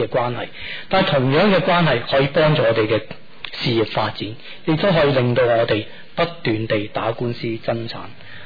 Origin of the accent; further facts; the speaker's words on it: China; 所以呢个可能系同我哋中国人嘅家族嘅企业系有啲唔同嘅。